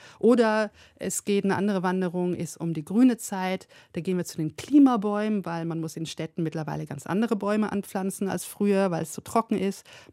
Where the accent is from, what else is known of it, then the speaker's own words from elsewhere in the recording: Baden-Württemberg, Germany; Also ich bin in einem Dorf aufgewachsen im Schwarzwald und es ging eine Straße in das Dorf rein und die gleiche aber auch wieder raus.